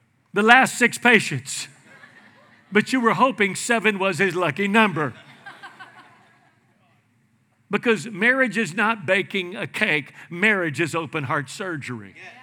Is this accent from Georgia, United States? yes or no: no; Houston, Texas, United States; I married a Cajun girl. Her maiden name is Baudouin, and I'm Mexican from the Barrio of Houston